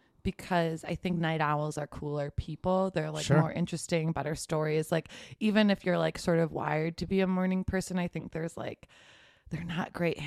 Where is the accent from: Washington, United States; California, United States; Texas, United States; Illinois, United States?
Illinois, United States; Arlington Heights; That's like where I was born and grew up.